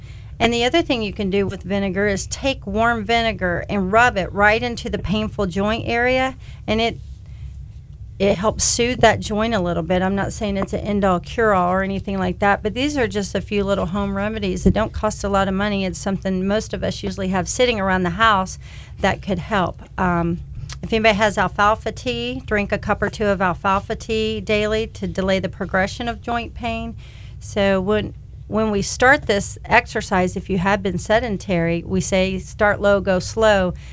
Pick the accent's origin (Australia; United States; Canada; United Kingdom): United States; Kentucky; I grew up in Kentucky, so we operate on home remedies back home.